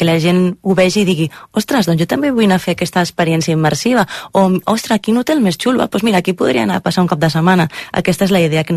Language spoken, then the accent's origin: Catalan; Barcelona, Catalonia, Spain; nosaltres som de Barcelona, de Catalunya